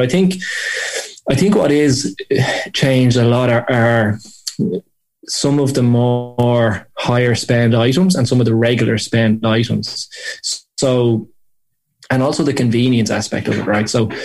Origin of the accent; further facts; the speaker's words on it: Clondalkin, County Dublin, Ireland; I'm from Clondalkin in Dublin, and every Saturday, or almost religiously as a kid, I would go into town with my friends.